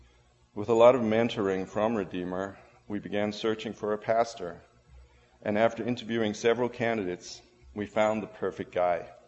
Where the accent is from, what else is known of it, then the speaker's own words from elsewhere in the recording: South Africa; I grew up in South Africa. When I was a very young child, my mom rekindled her Christian faith and began sharing it with me. I became a believer at that time